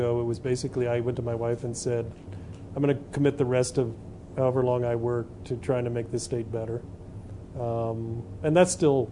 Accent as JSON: {"language": "English", "region": "Nebraska", "country": "United States", "said": "so I'm from the Panhandle as well"}